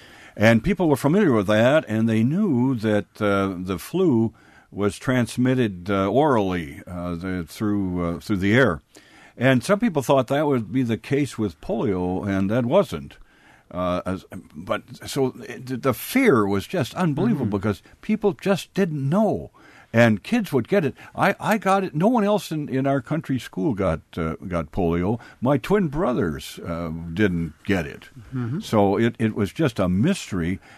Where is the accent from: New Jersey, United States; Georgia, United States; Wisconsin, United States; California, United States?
Wisconsin, United States; Wild Rose; my hometown is Wild Rose. But we grew up on a farm. I grew up on a farm